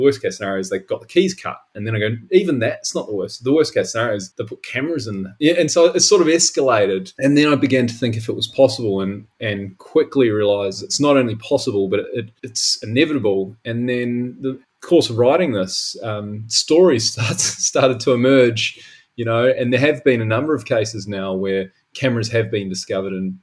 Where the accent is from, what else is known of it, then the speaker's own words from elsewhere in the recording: New Zealand; So I'm a Kiwi.